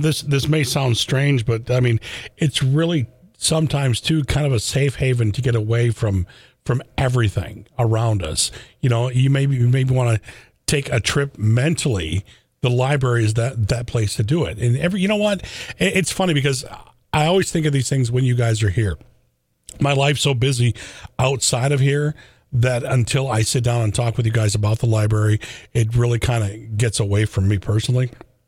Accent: Lansing, Michigan, United States; now in Holt, United States; Even though I live in Holt, I'm from Lansing. Okay. I'm from the north side of Lansing, which is kind of its community in itself.

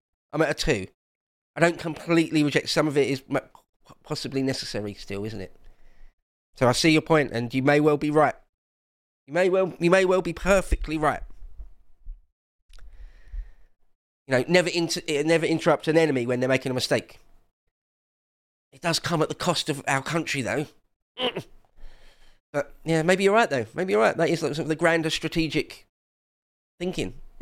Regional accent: England, United Kingdom; We're just British people, English people, that don't want to be demographically replaced

